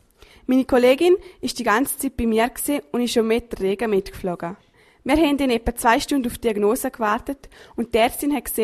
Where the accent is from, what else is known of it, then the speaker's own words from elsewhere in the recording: Liechtenstein; ich komme aus dem Liechtenstein.